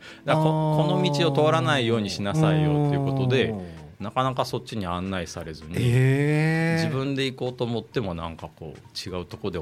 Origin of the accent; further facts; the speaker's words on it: Kochi, Japan; でも出身って僕高知じゃないですか、